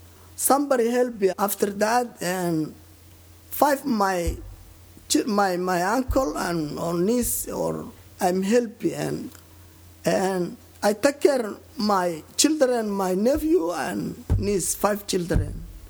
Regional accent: Somalia; English is a second language; moved away; also born or lived in Ethiopia / Kenya; I'm from Somalia. And 1999 is my country is fighting. Yeah, I ran Ethiopia. Ethiopia, I'm refugee almost 3 years something. After that, I came Kenya. I live Kenya

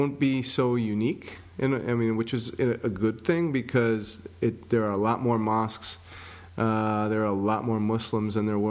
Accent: Chaska, Minnesota, United States; growing up in Chaska at that time was a town of about 7,000 people, so there were no other minorities there.

